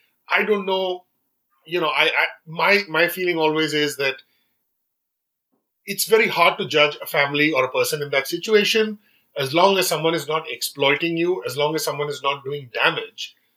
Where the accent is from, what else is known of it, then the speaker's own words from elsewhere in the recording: India; growing up in India, you were always told, don't do this, don't do that, because you can, you know, the water is bad.